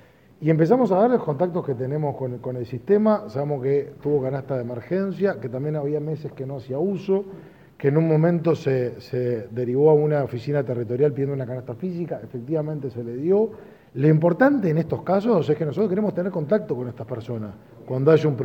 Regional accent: Uruguay; que acá creo que lo que todos queremos como uruguayos es la actuación sobre esos casos.

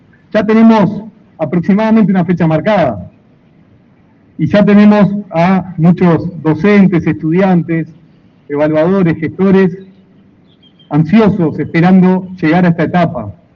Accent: Uruguay; somos uruguayos de distintas partes del país

